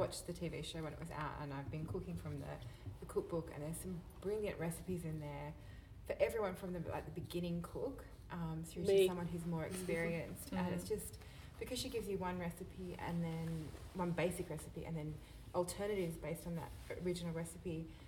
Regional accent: Sydney, New South Wales, Australia; living in Western Sydney and growing up in Western Sydney

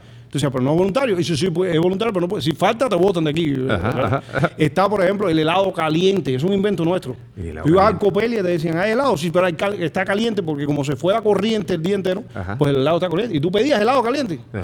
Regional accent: Cuba; born there; nací en Cuba, o sea, ya es parte ya de la comedia

